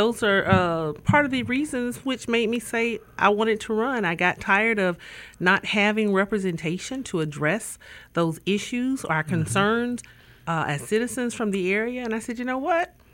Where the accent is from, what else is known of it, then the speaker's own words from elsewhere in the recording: McIntosh, Alabama, United States; And I'm actually from District 2. I live in Washington County. I'm from McIntosh, Alabama.